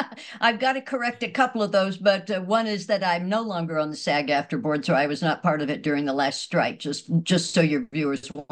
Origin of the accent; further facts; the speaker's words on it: Texas, United States; which, growing up in Texas, I can tell you, nowhere is really nowhere.